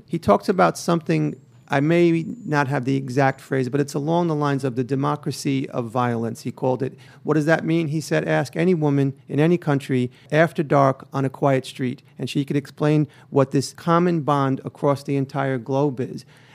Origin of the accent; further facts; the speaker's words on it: Queens, New York, United States; But I grew up in Queens in a time period where I like to look back now with some sense of nostalgia, pre-internet, pre-cable TV.